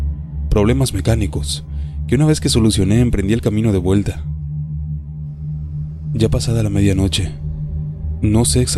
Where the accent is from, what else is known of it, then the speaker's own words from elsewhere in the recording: Santa Fe, Argentina; Soy de Santa Fe, Argentina.